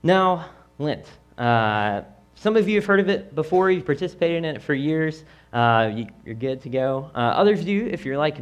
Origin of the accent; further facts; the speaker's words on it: Virginia, United States; I grew up in Nelson County, which is just a tiny little place in between Lynchburg and Charlottesville.